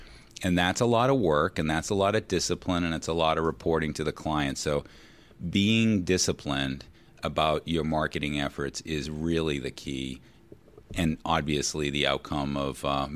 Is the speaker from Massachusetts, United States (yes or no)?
yes; Boston, Massachusetts, United States; moved away as an adult; now in New York, United States; Yeah, we talked about the fact that I'm from Boston